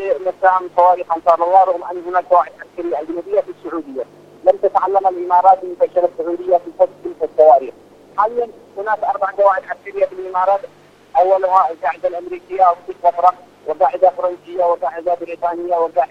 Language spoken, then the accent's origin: Arabic; Yemen; بالنسبة لنا كيمنيين فقد كانت فرصة لنسف وتخريب وعمال وطموحات إسرائيل في المنطقة.